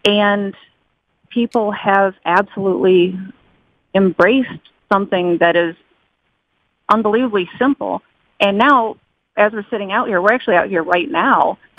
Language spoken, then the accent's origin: English; Michigan, United States; moved away as an adult; we're from Michigan, so we moved, you know, 450 miles away from everybody to come here.